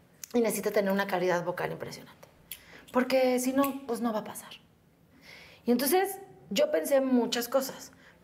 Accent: Xochimilco, Mexico City, Mexico; Y yo, de aquí, de México, de Xochimilco.

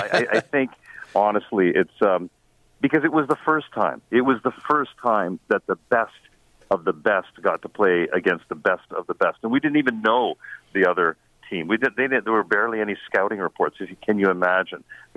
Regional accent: Canada; I was born and raised in Canada, but, you know, immigrant kid in the 70s, the world was changing.

